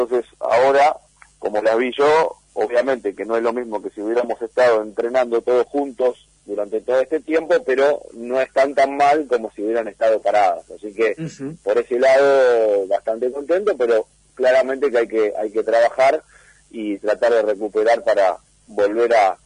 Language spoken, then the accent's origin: Spanish; Tigre, Buenos Aires Province, Argentina; que yo venía desde Tigre, soy de Tigre